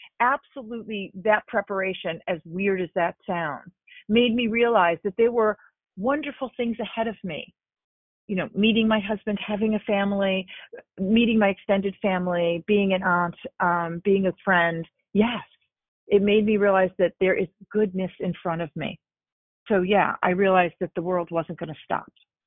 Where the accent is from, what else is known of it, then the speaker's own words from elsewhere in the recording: Binghamton, New York, United States; I think growing up in Binghamton and you know, got pulled up by your bootstraps and honey, you move forward.